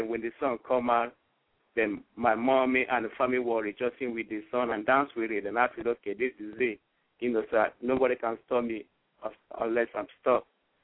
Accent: Nigeria; English is a second language; when I grew up from in Nigeria, I grew up from with the Afro hip hop.

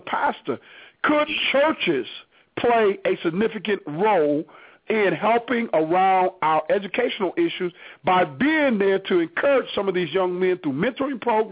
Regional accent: Miami, Florida, United States; When I grew up in Miami, Florida. I grew up, and my competition existed from people that went to school in Miami

